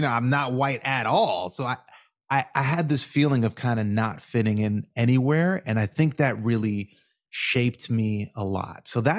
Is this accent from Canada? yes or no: yes; Aurora, Ontario, Canada; Yeah, I come from Aurora, Ontario, Canada. And For those that don't know, Aurora is a small town. Well, it was a small town. Now it's like the place to be.